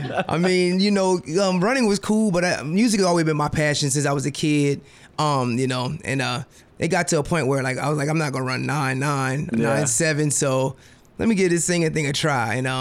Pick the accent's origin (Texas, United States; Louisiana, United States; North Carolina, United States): Louisiana, United States; Lafayette; I'm from Lafayette, Louisiana. I'm born and raised.